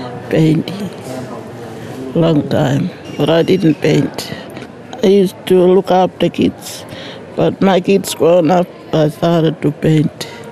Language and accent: English; Papunya, Northern Territory, Australia; first language Luritja; English is a second language; I'm from Papunya.